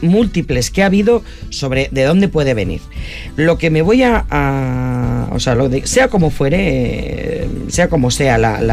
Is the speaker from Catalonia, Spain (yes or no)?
no; Basque Country, Spain; como vasca